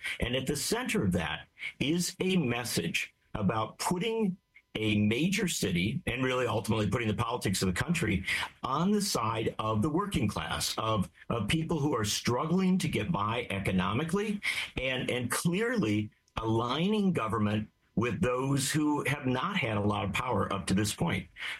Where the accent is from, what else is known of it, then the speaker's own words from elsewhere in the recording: Wisconsin, United States; I come from Wisconsin, and in my native state of Wisconsin, Milwaukee, through much of the 20th century, had Socialist Party mayors